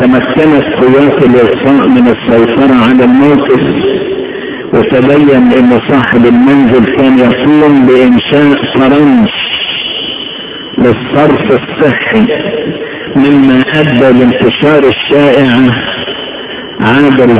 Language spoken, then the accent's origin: Arabic; Egypt; وأنا ما حبش بلدنا مصر اللي بعتبرها أعم بلاد العالم